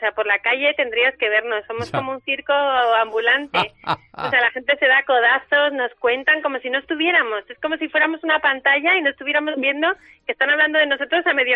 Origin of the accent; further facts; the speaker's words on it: Asturias, Spain; Viene de que yo soy asturiana y en Asturias casi todos tenemos en la puerta de nuestra casa las catiuscas, las botas de agua, porque como llueve mucho